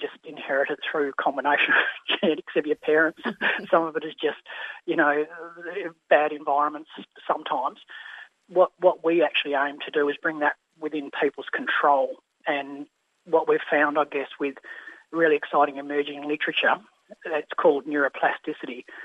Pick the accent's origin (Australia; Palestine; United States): Australia; Western Australia; even myself as an Aboriginal person, when I came down from the Pilbara, I was expecting all this training in Aboriginal culture